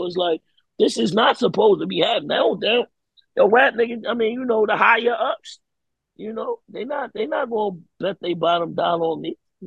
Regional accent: Baltimore, Maryland, United States; Yeah, yo, I'm not supposed to be here from Baltimore. Like, don't forget that. I'm not from New York.

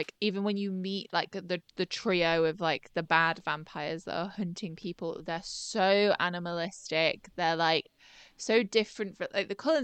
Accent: United Kingdom; because we don't play baseball because we're British

